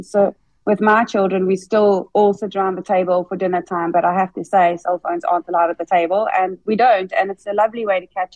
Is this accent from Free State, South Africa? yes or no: no; Durban, KwaZulu-Natal, South Africa; being a KZN girl